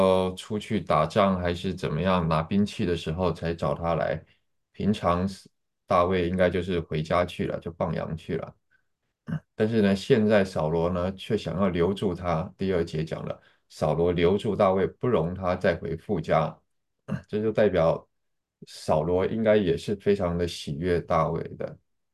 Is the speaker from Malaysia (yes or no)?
no; China; 特别是我们中国人啊，我们中国的文化传统